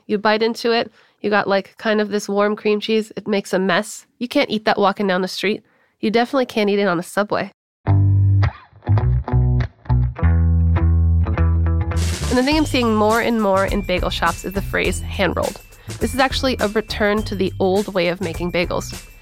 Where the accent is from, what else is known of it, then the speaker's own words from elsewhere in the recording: Los Angeles, California, United States; In my heart, I think I'm a New Yorker, but I'm not. Born and raised in LA.